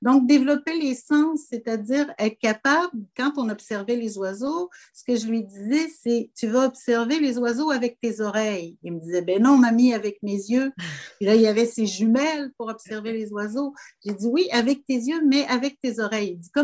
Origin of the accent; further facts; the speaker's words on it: Montreal, Quebec, Canada; J'ai été élevée à Montréal, mais j'ai eu la chance d'avoir un chalet familial au bord d'un lac dans la forêt des Hautes-Laurentides avec les montagnes.